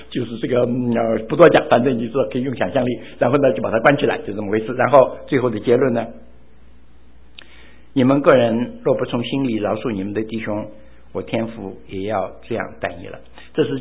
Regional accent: China; 这些冤结放在心中的时候，我们中国人有一些话叫做

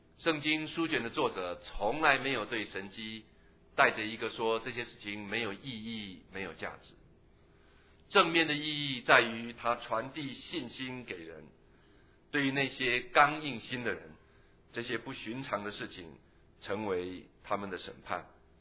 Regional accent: Taiwan; 我小时候在台湾碰到一些乞丐

